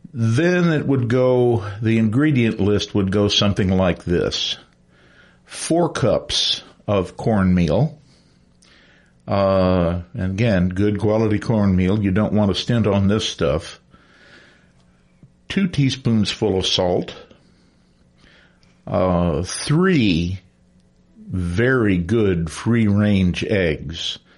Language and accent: English; Arkansas, United States; now in Ames, United States; I came here from Arkansas, and because of that, I have a little bit of experience with Southern cooking.